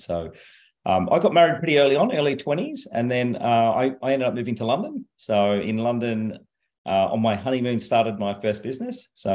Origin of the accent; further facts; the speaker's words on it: Canberra, Australian Capital Territory, Australia; also born or lived in India; I've a bit of background around me. I've kind of grown up in Canberra. In fact, I was born in India. I grew up in Canberra, so I did all my primary school and high school here.